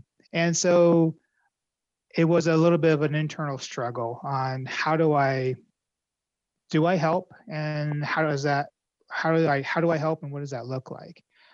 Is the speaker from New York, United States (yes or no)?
no; Colorado, United States; And around the same time, in my home state of Colorado, recreational cannabis became legal.